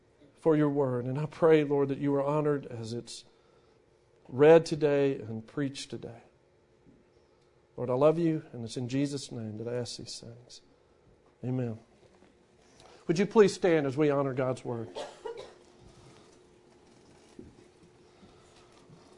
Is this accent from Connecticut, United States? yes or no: no; Shreveport, Louisiana, United States; also born or lived in Ruston; I was 22 from Shreveport, then Ruston.